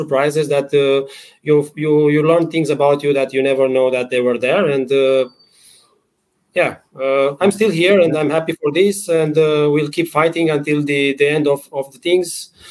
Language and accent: English; Bucharest, Romania; English is a second language; I'm from Bucharest, Romania.